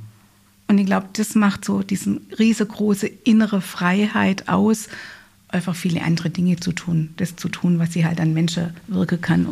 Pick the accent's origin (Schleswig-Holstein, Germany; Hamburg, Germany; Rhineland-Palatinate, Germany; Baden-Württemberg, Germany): Baden-Württemberg, Germany; Heilbronn; born there; Ja, ich bin in Heilbronn geboren.